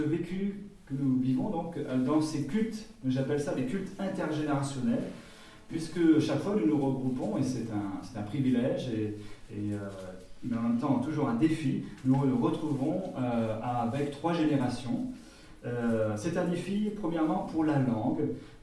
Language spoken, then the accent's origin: French; Auvergne-Rhône-Alpes, France; now in Alsace, France; tout en haut, au nord de cette belle Alsace, que j'y suis depuis quelques années maintenant, puisque je viens d'Auvergne. Je suis arrivé en 97.